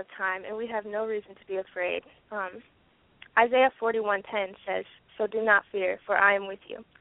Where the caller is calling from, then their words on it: Kalamazoo, Michigan, United States; I'm from Kalamazoo.